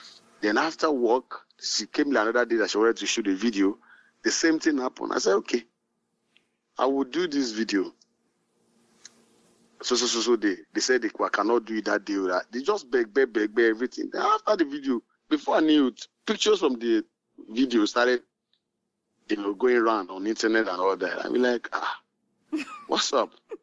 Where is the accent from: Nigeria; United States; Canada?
Nigeria; Kogi; also born or lived in Kwara State / Niger State / Abuja / Lagos; I grew up everywhere, you know, but majorly in Kogi, you know. There was my mom, and then always in Ilorin, then later to Niger State with my uncle. And from there, I went to Abuja. From Abuja, I run into Lagos.